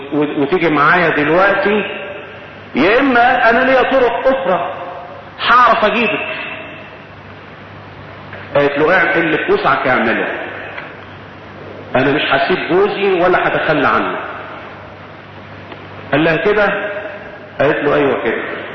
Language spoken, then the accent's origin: Arabic; Damietta, Damietta Governorate, Egypt; انزل في بلدنا عندنا في دمياط عشان اعيد على اهلي واسرتي.